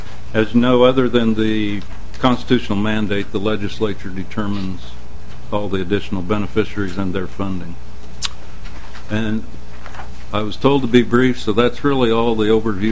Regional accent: Kansas, United States; I was raised in Kansas, went to law school there, was a prosecutor for many years

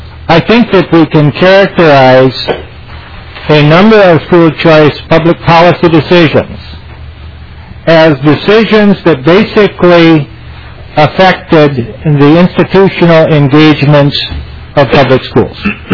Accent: Minnesota, United States; when I first became a school superintendent in the state of Minnesota, even though this is my home state

